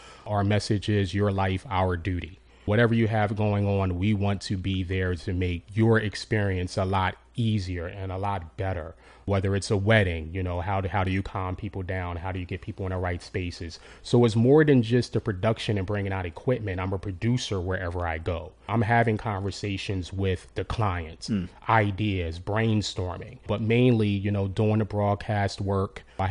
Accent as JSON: {"language": "English", "town": "Trenton", "region": "New Jersey", "country": "United States", "said": "I'm like, I'm from Trenton, and they were just giving me their phone number."}